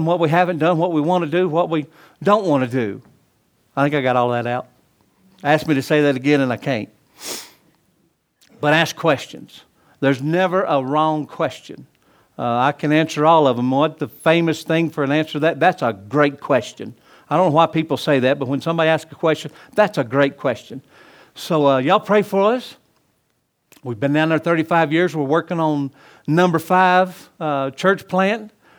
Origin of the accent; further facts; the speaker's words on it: the South, United States; So as you notice, I'm not from North Yankee Land. I'm from the South, and it's hard to talk without your 2 front teeth.